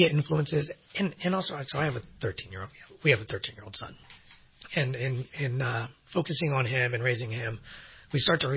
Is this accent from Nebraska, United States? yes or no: no; California, United States; And I grew up sailing on the San Francisco Bay with him and my father.